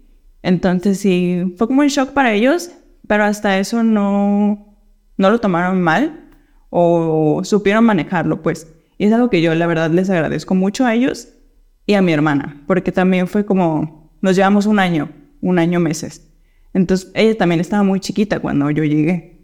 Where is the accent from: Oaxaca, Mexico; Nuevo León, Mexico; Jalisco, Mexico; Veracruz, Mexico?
Jalisco, Mexico; Guadalajara; born there; en el hospital donde nací, aquí en Guadalajara